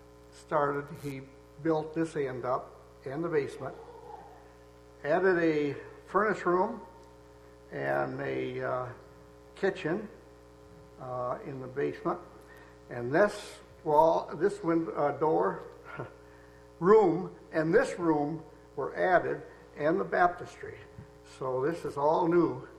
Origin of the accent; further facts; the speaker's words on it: Deckerville, Michigan, United States; I was raised in Deckerville, where my three brethren are all from Jackson. I moved to Jackson in 1954 for work